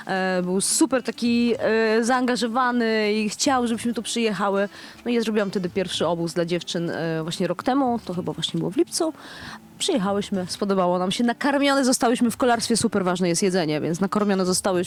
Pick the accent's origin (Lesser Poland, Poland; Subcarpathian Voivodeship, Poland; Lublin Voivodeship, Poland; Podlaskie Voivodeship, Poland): Subcarpathian Voivodeship, Poland; Rudnik nad Sanem; moved away as an adult; also born or lived in Warsaw; jestem z Podkarpacia fabrycznie, czyli się tutaj urodziłam, tutaj się wychowałam. Natomiast po osiągnięciu dojrzałości wyjechałam do Warszawy. Natomiast pochodzę tutaj z Rudnika nad Sanem.